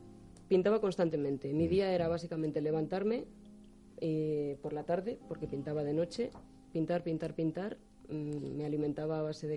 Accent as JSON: {"language": "Spanish", "town": "Aranda de Duero", "region": "Castile and León", "country": "Spain", "said": "Es que yo soy de Aranda."}